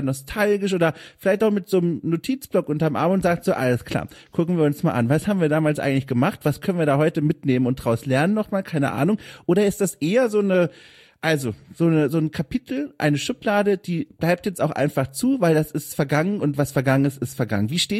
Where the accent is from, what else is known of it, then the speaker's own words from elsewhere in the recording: Bavaria, Germany; now in Hamburg, Germany; Ich komme aus Süddeutschland, aus dem Fränkischen Wald, also ganz viel Natur. Egal wohin man läuft, man hat immer einen Baum im Gesicht, so ist etwa da das Gefühl, und lebe jetzt in Hamburg, genau das Gegenteil